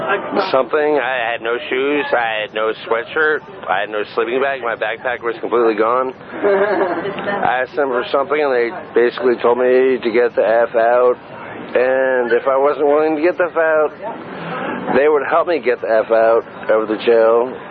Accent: Virginia, United States; I lost my wallet. I'm from Virginia.

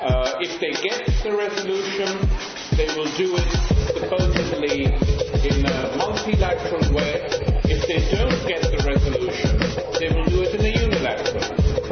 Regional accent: United Kingdom; when people find out I'm from Britain

